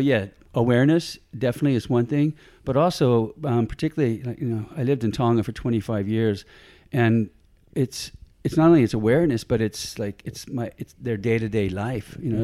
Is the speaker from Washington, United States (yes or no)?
no; San Diego, California, United States; moved away as an adult; now in Australia; Yeah, so I grew up in San Diego, California. I'm a Yankee once upon a time, now an Aussie.